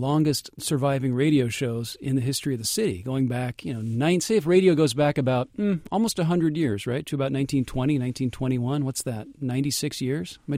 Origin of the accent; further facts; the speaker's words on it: Northwest, United States; I grew up in the Northwest.